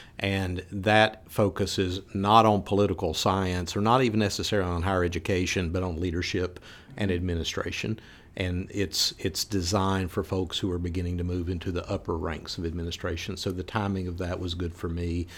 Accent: Waynesville, North Carolina, United States; Okay, so I grew up in the mountains of North Carolina in a little town called Waynesville. And my entire childhood was there until I went off to college

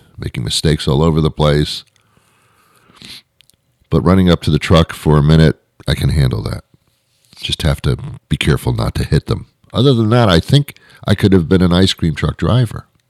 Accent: Teaneck, New Jersey, United States; I was brought up in Teaneck, New Jersey. I don't know why either.

